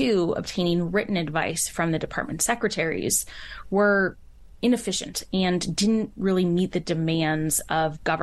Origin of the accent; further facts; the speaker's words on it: California, United States; I grew up in California. So the history that was around me was not this type of history, but we did a lot of traveling and I got to see a lot of really great places.